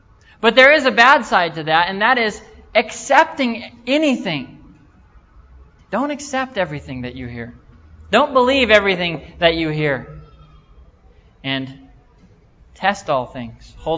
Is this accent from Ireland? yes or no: no; United States; In fact, when I tell people I come from America, they usually don't believe me.